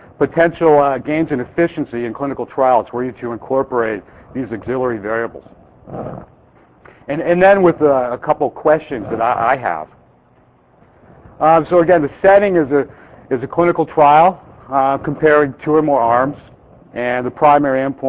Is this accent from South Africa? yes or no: no; Canada; now in United States; I'm Canadian, but I work in the States, so I always get confused now.